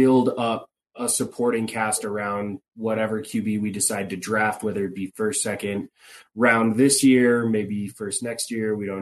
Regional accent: Colorado, United States; also born or lived in Minnesota; Yeah, I was born in Minnesota, moved out to Colorado when I was around 1 year old.

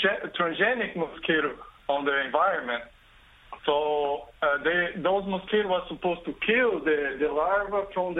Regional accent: Brazil; I'm from Brazil

